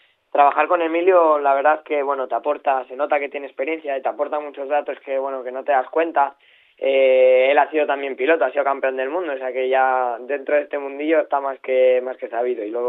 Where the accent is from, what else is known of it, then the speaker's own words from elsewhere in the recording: Spain; Sí, estos años ya nos estamos juntando muchos españoles